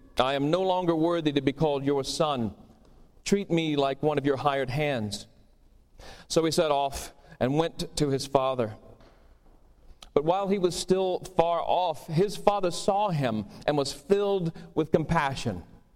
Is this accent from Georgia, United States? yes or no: yes; Georgia, United States; As I said, I grew up down south in Georgia, and part of the fabric of that community is church and religion.